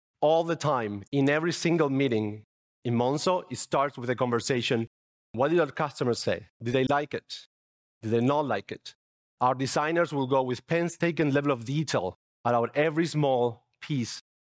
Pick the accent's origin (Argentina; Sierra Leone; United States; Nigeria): Argentina; English is a second language; As you can see for my subtle accent, I'm not from the UK, I'm from Argentina.